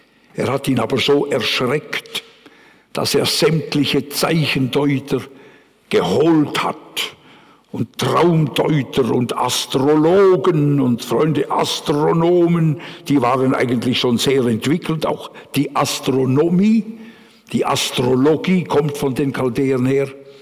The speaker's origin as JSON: {"language": "German", "country": "United States", "said": "als Amerikaner hätte ich nicht wählen können, aber beten ja"}